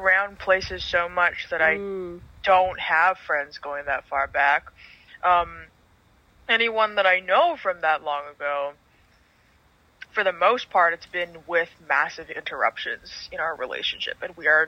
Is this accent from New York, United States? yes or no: no; San Gabriel, California, United States; also born or lived in Monterey Park; so I was born in Monterey Park, and we moved once across Monterey Park when I was really little, and then the second time was when I was three or four, my mom was pregnant with my sister, and we moved to a house in San Gabriel